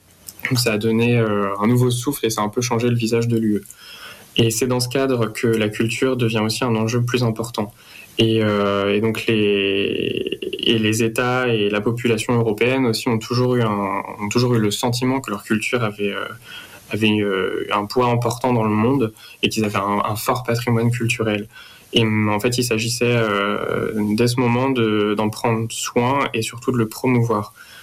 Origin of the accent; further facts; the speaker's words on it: Brittany, France; en tant que Breton et Bretonne fiers de notre région